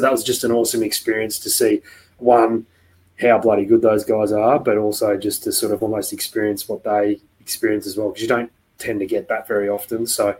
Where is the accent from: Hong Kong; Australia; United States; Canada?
Australia; especially as an Aussie